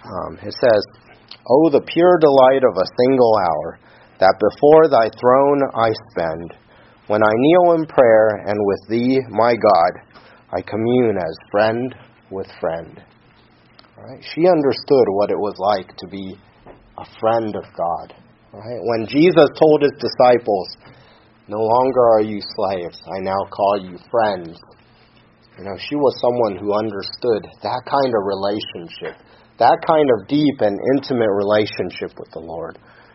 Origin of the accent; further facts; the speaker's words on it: Seattle, Washington, United States; my brother and I and this group of friends we grew up with in Seattle